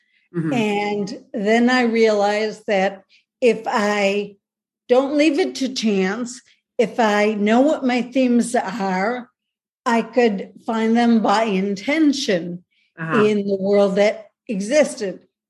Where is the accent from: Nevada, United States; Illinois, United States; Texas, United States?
Illinois, United States; Chicago; like I'm from Chicago.